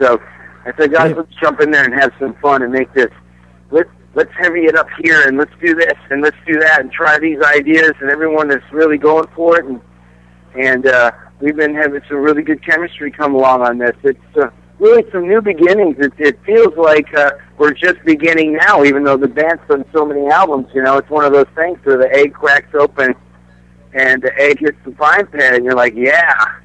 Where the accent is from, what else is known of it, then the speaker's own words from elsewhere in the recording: Chicago, Illinois, United States; now in Florida, United States; better than I grew up in Chicago, so it's a lot warmer in Florida here.